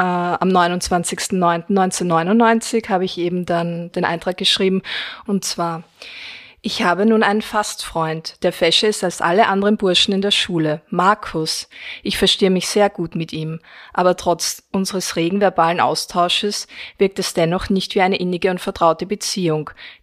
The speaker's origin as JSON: {"language": "German", "town": "Gänserndorf", "region": "Lower Austria", "country": "Austria", "said": "das war immer so eine Fortgelocation halt bei uns in Gänserndorf in Niederösterreich."}